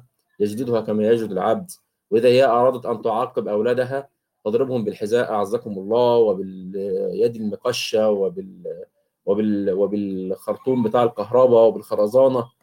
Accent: Egypt; مثل مهنة نسميها عندنا في مصر العربجي

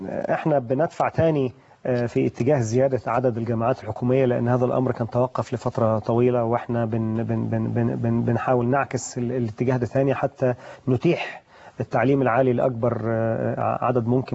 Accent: Egypt; احنا كمصريين من أعضاء التدريس

